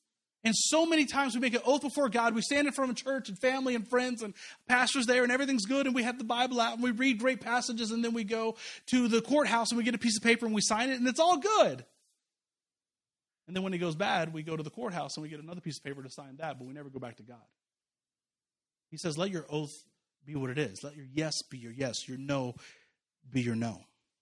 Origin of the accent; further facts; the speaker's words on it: Kansas City, United States; I grew up in Kansas City.